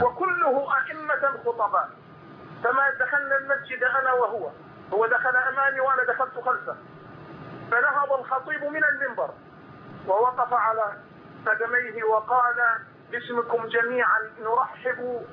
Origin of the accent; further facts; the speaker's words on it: Mosul, Nineveh, Iraq; أنا من الموصل بالعراق